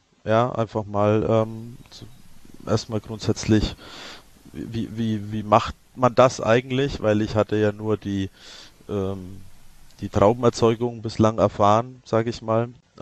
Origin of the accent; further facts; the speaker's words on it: Obernbreit, Bavaria, Germany; ich bin hier aufgewachsen in Obernbreit, in einem recht alten Gehöft, in Anführungszeichen. Meine Eltern hatten ganz klassisch Landwirtschaft, Gemischbetrieb